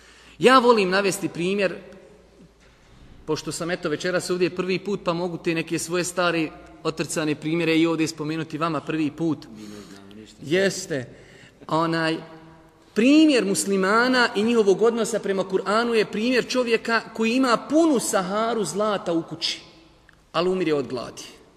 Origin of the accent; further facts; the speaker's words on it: Bosnia & Herzegovina; jer ja sam čovjek Bosanac, rođen sam u Bosni, živio sam u Bosni, otišao sam na studije, pa sam se vratio ovdje.